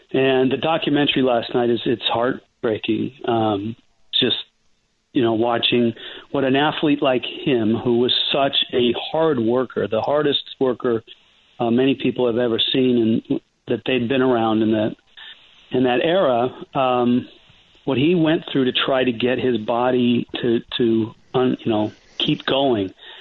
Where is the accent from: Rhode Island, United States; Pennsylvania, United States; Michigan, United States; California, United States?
California, United States; because I grew up in the Bay Area, so I had just about every franchise